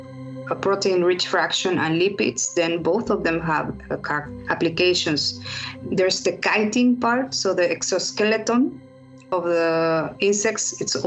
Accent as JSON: {"language": "English", "country": "Mexico", "second_language": "English", "said": "I'm from Mexico. In Mexico, we have a traditional dish that has exactly that smell"}